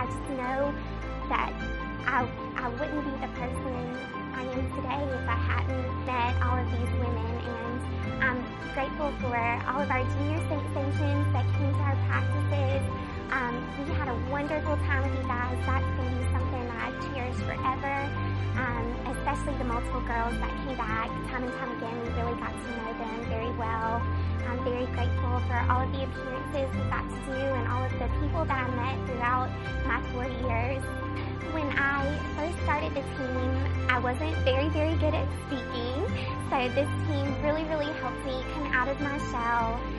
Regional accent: Ocean Springs, Mississippi, United States; I am from Ocean Springs, Mississippi. I'm a dental hygienist in Hattiesburg, Mississippi.

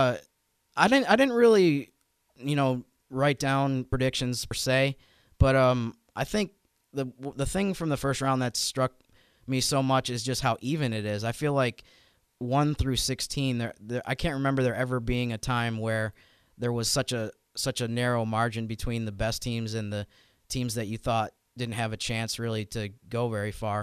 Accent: New York, United States; that was the closest NBA city to where I grew up in New York.

